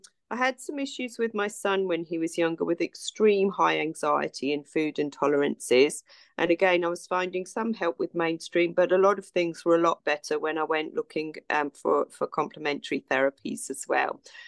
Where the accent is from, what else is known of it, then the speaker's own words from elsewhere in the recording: London, United Kingdom; I was born and brought up in North London and then was a GP in Watford